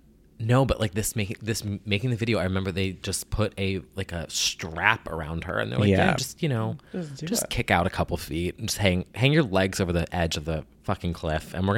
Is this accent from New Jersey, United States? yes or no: yes; New Jersey, United States; It's because I'm from New Jersey. That's exactly why I love a hoop.